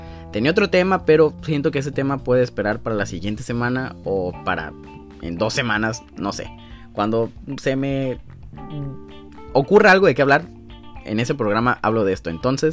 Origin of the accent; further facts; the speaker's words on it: Sinaloa, Mexico; Pues soy de Sinaloa, soy de la costa, entonces nací sin poder decir la S.